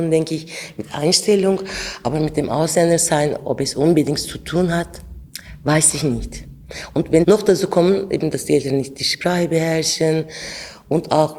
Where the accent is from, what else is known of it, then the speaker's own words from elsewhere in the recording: Ankara, Turkey; now in Germany; Ich bin in Ankara aufgewachsen, aber ich komme aus Adıyaman. Meine Wurzeln sind dort. Adıyaman habe ich eben zuerst aber vor 3 Jahren sehen können. Aber ich bin in der Großstadt in Ankara aufgewachsen. Kurdisch war verboten.